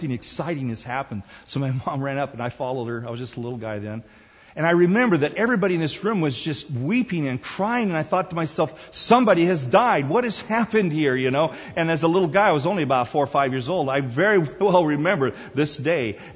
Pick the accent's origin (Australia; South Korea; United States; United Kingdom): South Korea; As a child growing up in Korea